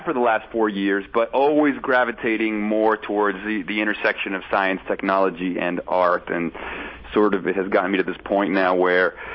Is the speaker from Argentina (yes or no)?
no; Caracas, Capital District, Venezuela; English is a second language; moved away as an adult; now in United States; I grew up in Caracas, Venezuela, and I went to one of these like international schools. So I grew up with sort of a multitude of students from all over the world. Exposed to all these different cultures, bilingual and whatnot.